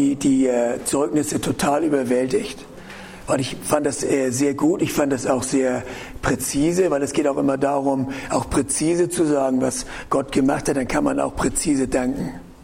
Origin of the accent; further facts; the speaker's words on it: Northern Germany, Germany; ich sage immer in die Boote, weil ich komme ja aus dem Norden.